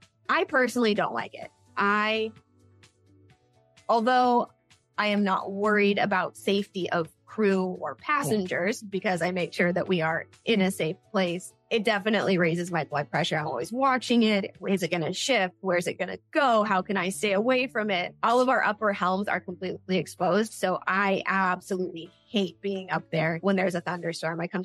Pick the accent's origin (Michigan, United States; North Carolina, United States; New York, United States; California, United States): California, United States; now in Florida, United States; I'm from Southern California, so I don't do thunder and lightning very often or very well now that I live out here in Florida.